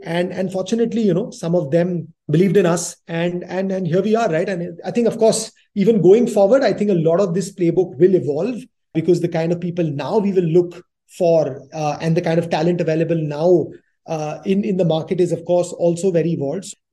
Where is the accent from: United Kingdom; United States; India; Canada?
India; Delhi; I'm born and brought up in Delhi.